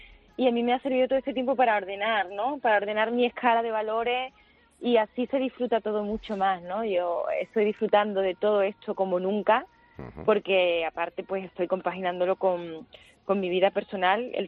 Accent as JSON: {"language": "Spanish", "town": "Seville", "region": "Andalusia", "country": "Spain", "said": "para mí, siendo sevillana, es como una meta, ¿no?"}